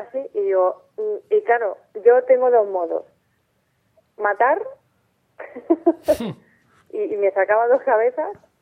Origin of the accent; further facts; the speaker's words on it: Tehran, Tehran Province, Iran; Spanish is a second language; Yo soy de Teherán. Teherán está en Irán.